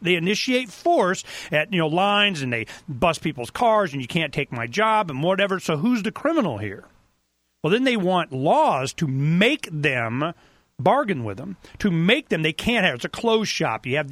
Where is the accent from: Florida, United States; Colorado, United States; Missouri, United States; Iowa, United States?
Florida, United States; now in Tucson, United States; You know, I came from Florida.